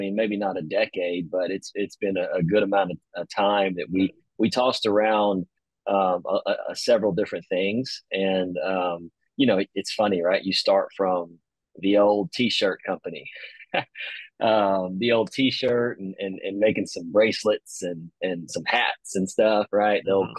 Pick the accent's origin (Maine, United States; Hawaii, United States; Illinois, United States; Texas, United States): Texas, United States; now in Rockwall, United States; But I'm actually in Rockwall, Texas. Mm-hmm. So I'm creeping my way more and more east. Yeah, we grew up in East Texas. And so we've got these country roots